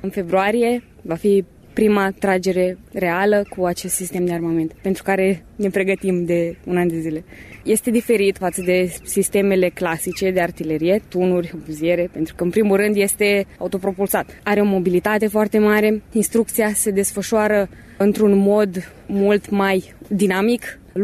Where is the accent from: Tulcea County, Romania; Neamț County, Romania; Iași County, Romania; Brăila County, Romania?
Iași County, Romania; Iași; Sunt din Iași.